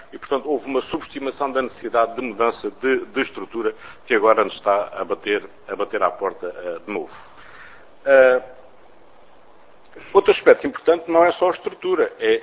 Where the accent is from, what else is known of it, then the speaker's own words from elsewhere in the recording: Portugal; eu sou de Portugal